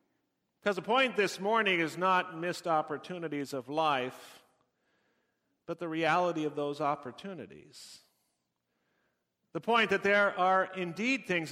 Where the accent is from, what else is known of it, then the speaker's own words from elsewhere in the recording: Loveland, Colorado, United States; a choir based in Loveland, my hometown there in Colorado, that was going on tour all summer throughout the United States.